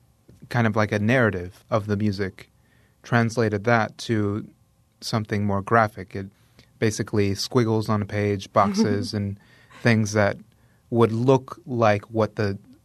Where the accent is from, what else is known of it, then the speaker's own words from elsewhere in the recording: Chile; now in United States; From Chile, yeah. I was originally from Chile.